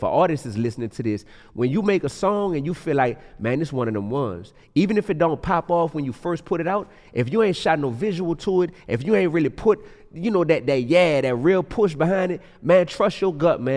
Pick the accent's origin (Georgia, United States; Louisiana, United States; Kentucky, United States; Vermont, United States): Louisiana, United States; New Orleans; So we grew up in New Orleans.